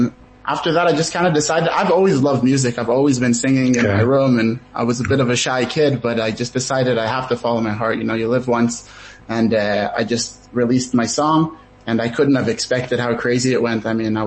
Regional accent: Ra'anana, Central District, Israel; also born or lived in United States; I'm 24 years old. I'm American originally. I was born in America. I moved to Israel with my whole family when I was just a kid, like when I finished the primary school, and moved to Ra'anana here.

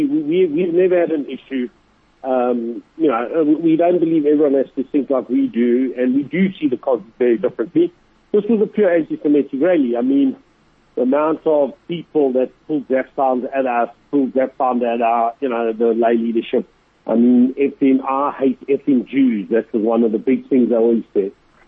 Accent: South Africa; I'm a full-blown South African. My heritage comes from Lithuania.

